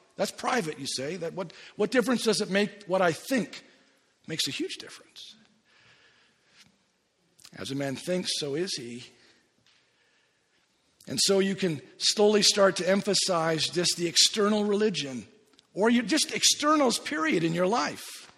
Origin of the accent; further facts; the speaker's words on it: India; When I was growing up in India as a kid